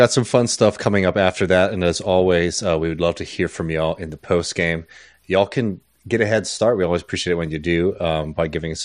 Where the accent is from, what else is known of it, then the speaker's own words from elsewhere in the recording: Texas, United States; including people in my home state of Texas